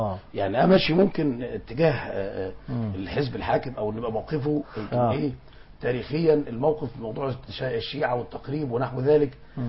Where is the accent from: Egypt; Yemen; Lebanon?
Egypt; Faiyum, Faiyum Governorate; انا من الفيوم مش من اسكندريه